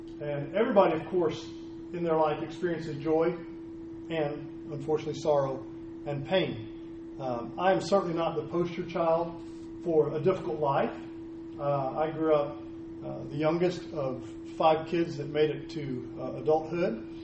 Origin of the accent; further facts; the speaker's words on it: Pensacola, Florida, United States; I grew up in Pensacola, Florida.